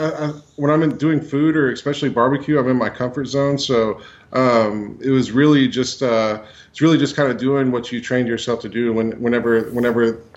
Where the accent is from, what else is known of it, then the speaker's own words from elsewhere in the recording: Magnolia, United States; Because I grew up in Magnolia. That was a town that I was from. Went to elementary school there, went to junior high there, went to high school there